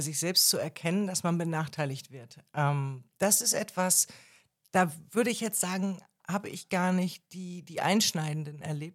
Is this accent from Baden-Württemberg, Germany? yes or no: no; Mecklenburg-Vorpommern, Germany; also born or lived in Rostock; Geboren in Mecklenburg, in Rostock, aufgewachsen in Vorpommern und genau an der Grenze in Ribnitz-Damgarten zur Schule gegangen und da das Abitur gemacht.